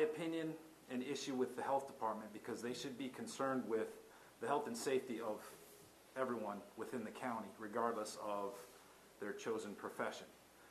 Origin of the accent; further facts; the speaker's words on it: Salisbury, Maryland, United States; I moved to Berlin 5 years ago. I'm from the area. I grew up in Salisbury.